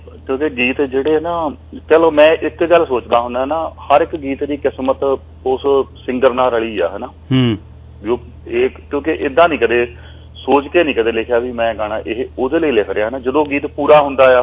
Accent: Gopa Rai Kalan, Punjab, India; now in United States; ਮੇਰਾ ਪਿੰਡ ਭਾਜੀ ਗੋਪਾ ਰਾਏ ਕਲਾਂ ਹੈ ਤਹਿਸੀਲ ਨਕੋਦਰ ਤੇ ਜ਼ਿਲ੍ਹਾ ਜਲੰਧਰ ਹੈ ਜੀ ਆਪਣਾ ਹਨਾ

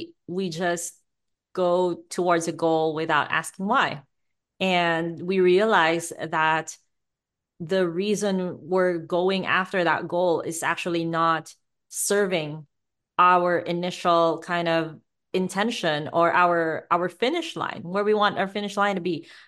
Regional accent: Philippines; I'm Asian, I'm Filipino, we're Catholics.

